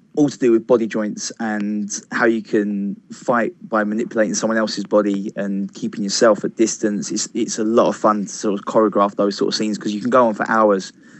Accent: Uxbridge, London, United Kingdom; Well, I grew up in West London, in Uxbridge

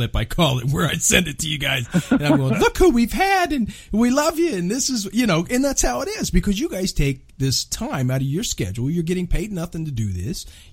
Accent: Indianapolis, Indiana, United States; I grew up here in Indianapolis, Indiana, on the south side of Indianapolis.

